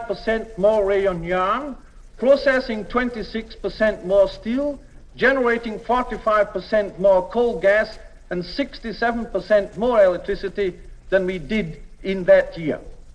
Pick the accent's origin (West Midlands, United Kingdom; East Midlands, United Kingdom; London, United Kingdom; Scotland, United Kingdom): Scotland, United Kingdom; I come from Clydeside. I therefore know about shipbuilding.